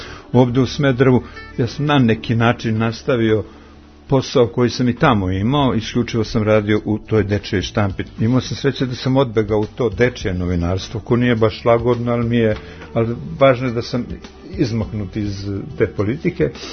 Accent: Lipljan, Kosovo; ja sam otud iz Lipljana, iz jednog sela, onog tragičnog. Starogradsko, to je ovako najstradalnije mesto ukupno Jugoslavije u odnosu na broj stanovništva, malo selo, svaki 12. je izginuo.

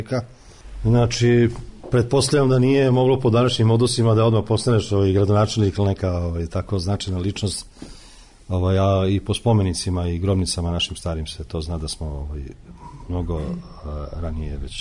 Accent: Sremski Karlovci, Vojvodina, Serbia; Ja sam ovdašnji Karlovčanin, jedan od malobrojnih starih Karlovčana po svom poreklu.

